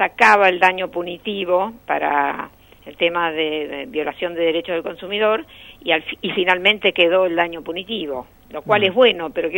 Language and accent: Spanish; Rosario, Santa Fe, Argentina; now in Buenos Aires, Argentina; Cómo no, además yo soy rosarina, ¿eh?